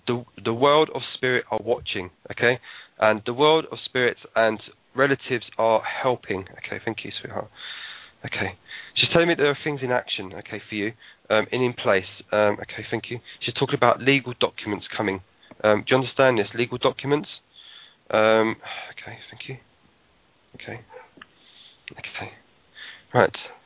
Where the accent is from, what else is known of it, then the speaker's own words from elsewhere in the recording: United Kingdom; Now, I'm British